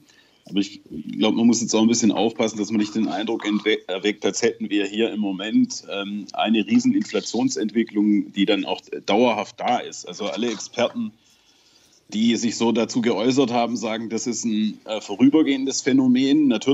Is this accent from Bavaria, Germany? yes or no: no; Tübingen, Baden-Württemberg, Germany; Ich selber bin aus Tübingen. Das ist eine der teuersten Städte Deutschlands.